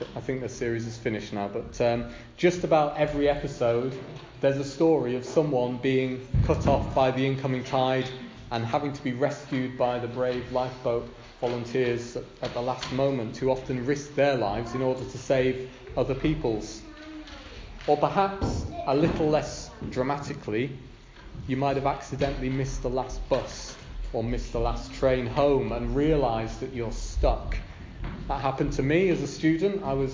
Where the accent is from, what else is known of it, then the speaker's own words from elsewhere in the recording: Robin Hood's Bay, Yorkshire and the Humber, United Kingdom; I grew up in Robin Hood's Bay, and I remember being warned about the danger of the tides from a young age